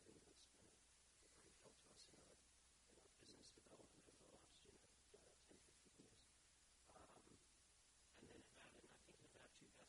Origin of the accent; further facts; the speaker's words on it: London, United Kingdom; also born or lived in Edinburgh; Well, I'm Scottish. Most people think I'm Australian. But I am born in Edinburgh and raised mostly around London. But then from about age 15 to 25, I was back in Edinburgh.